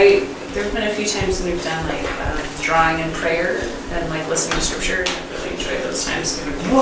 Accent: Woodinville, Washington, United States; I use she, her pronouns. I'm from Woodinville, Washington.

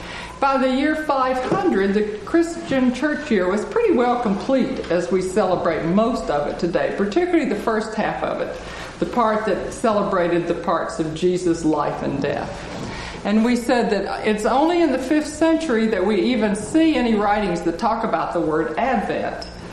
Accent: South Carolina, United States; I'm from South Carolina. My father's from South. Well, yes, South Carolina.

